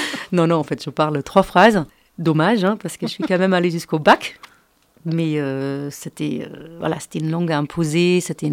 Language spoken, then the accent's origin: French; Berlin, Germany; French is a second language; j'ai grandi à Berlin-Est et j'avais 18 ans quand le mur est tombé.